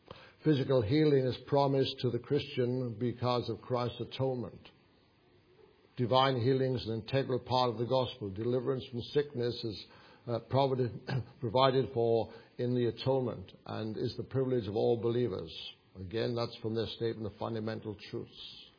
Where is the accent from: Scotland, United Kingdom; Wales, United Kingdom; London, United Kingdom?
Wales, United Kingdom; My hometown in Wales is probably 33, maybe 40 odd thousand now.